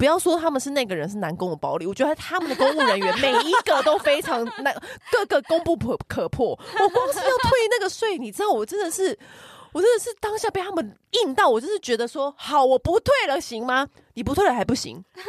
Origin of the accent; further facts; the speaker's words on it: Taiwan; 我们台湾人就是比较亲民，我们比较随和，